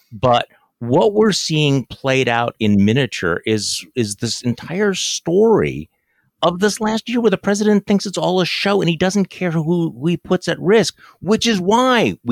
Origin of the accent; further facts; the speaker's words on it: Wisconsin, United States; more than 10,000 Wisconsinites in my home state were infected and 50 died